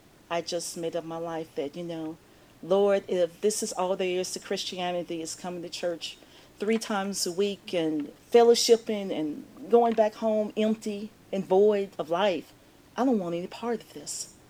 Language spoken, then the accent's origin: English; Nashville, Tennessee, United States; I grew up in West Nashville, been in ministry basically all of my life.